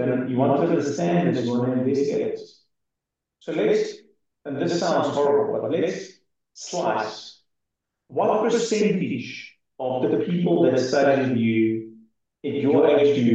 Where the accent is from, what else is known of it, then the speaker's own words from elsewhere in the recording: South Africa; and I'm from South Africa, and we have some issues around security and safety.